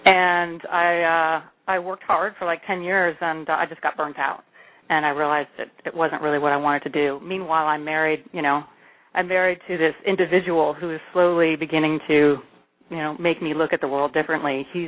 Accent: California, United States; I'm born and raised in California, actually, California girl.

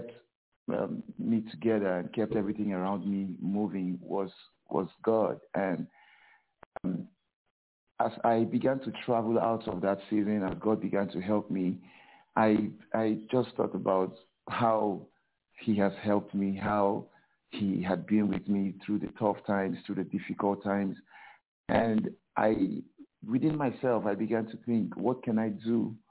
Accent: Cross River, Nigeria; I am from Cross River State, and I live in Calabar, the city of Calabar, Nigeria.

